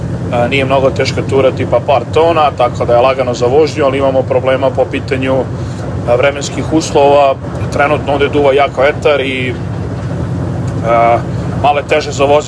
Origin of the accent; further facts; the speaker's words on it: Smederevo, Šumadija and Western Serbia, Serbia; now in United States; ja dolazim iz Smedereva i trenutno živim u Americi